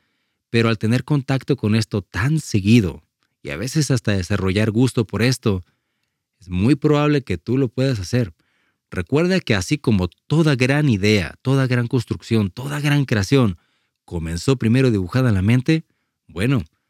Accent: Mexico; al menos como mexicanos corriosos, duros y fuertes, a veces solamente aprendemos a la mala

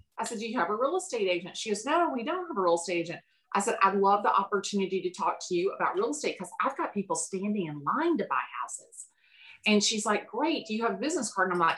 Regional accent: Chattanooga, Tennessee, United States; also born or lived in Atlanta; You know, I'm from the South. I'm from Atlanta. Well, I'm originally from Chattanooga, which is like 121 miles north of Atlanta. So I'm originally from Chattanooga

